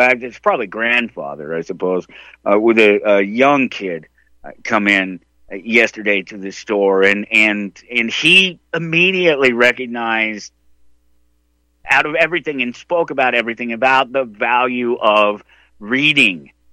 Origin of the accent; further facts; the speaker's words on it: Denver, Colorado, United States; because I come from a football town. I'm from Denver, and I'm from the 70s and 80s